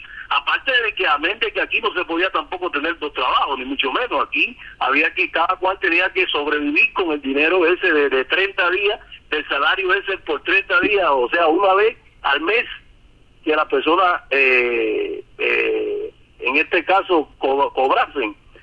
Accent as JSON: {"language": "Spanish", "country": "Cuba", "said": "nosotros como cubanos"}